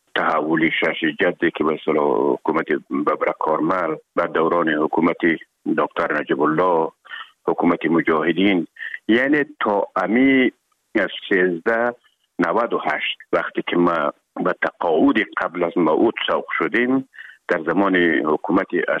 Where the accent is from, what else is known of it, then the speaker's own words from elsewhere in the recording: Herat, Afghanistan; خودمون از هرات که آمدیم به اکادمی نظامی